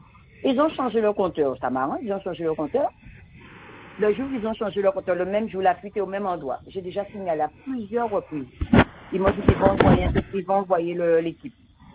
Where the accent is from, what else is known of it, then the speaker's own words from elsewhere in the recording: Le Moule, Guadeloupe, France; du Moule.